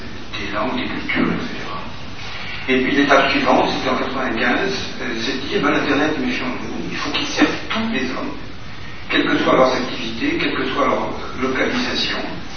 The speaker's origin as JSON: {"language": "French", "country": "France", "said": "Tous, et pas seulement chez nous en France, nous devons développer"}